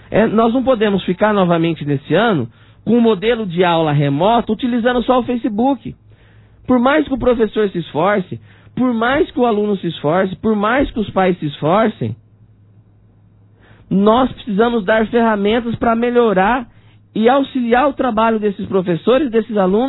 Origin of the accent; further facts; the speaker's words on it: Aparecida, Brazil; Eu sou de Aparecida, a minha história de vida, ela se mistura com a história recente de Aparecida